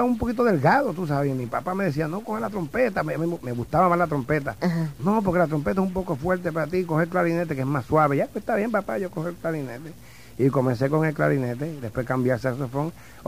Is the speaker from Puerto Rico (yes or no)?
yes; Ponce, Puerto Rico; moved away as an adult; now in New York, United States; Me crié en Ponce, nos criamos los dos en Ponce.